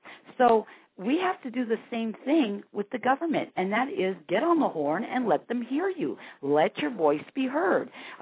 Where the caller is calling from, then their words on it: California, United States; I'm calling from Southern California.